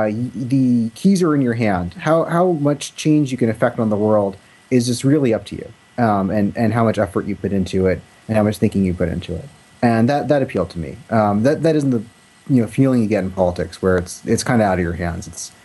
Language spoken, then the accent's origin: English; Sunnyvale, California, United States; Yeah, I grew up here. I grew up in Sunnyvale, actually.